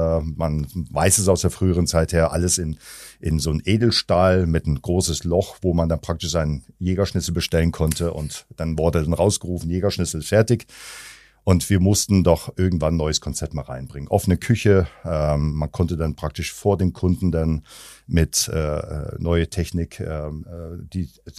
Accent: Belgium; also born or lived in Solingen; ich bin in Solingen geboren, dann sind wir umgezogen nach Belgien. Ich bin dort in Belgien aufgewachsen, habe Hotelfachschule gemacht.

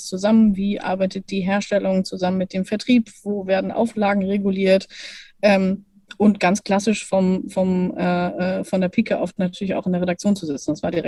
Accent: Lower Saxony, Germany; Also ich komme oder bin aufgewachsen in Lüneburger Heide

